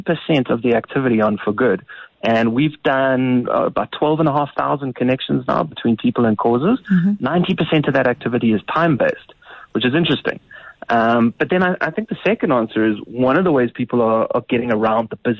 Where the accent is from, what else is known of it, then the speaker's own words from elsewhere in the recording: South Africa; as a South African